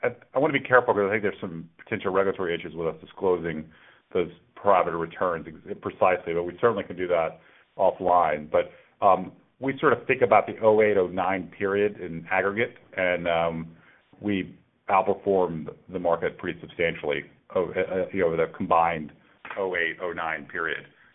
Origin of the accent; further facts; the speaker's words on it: Alabama, United States; well, are you from the United States? And I said, yes. He said, where are you from? I said, Alabama.